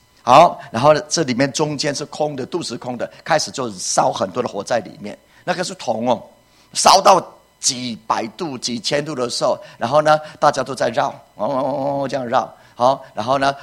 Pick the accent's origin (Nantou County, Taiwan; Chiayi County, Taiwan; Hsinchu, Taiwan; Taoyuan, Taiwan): Nantou County, Taiwan; Puli; 以前我在埔里啊长大的时候。